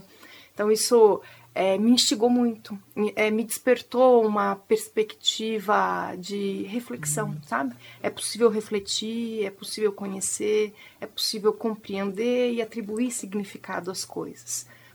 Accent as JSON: {"language": "Portuguese", "town": "Londrina", "region": "Paraná", "country": "Brazil", "tie": "born or raised there", "said": "mas eu sou londrinense, nasci em Londrina e fui estudar em Maringá. Aí eu concluí a faculdade e voltei a Londrina."}